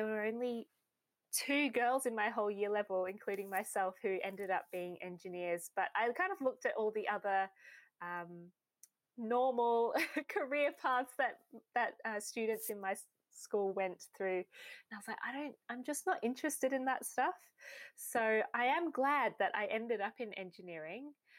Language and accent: English; Australia; So I grew up in Australia.